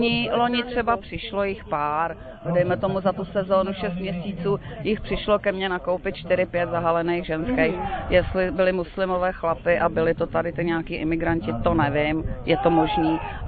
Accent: Liberec, Liberec Region, Czechia; Z Liberce.

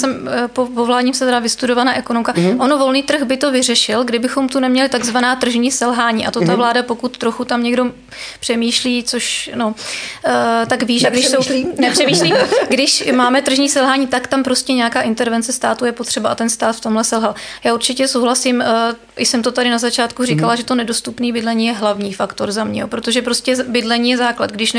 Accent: Vysočina Region, Czechia; protože já třeba jsem z Vysočiny, máme tam málo, úplně kraj s nejnižším počtem lékařů

